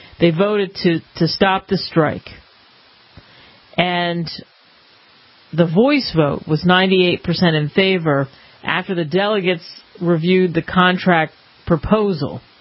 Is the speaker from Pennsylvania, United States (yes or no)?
yes; Pennsylvania, United States; I grew up outside of Philly. You get like less than an inch.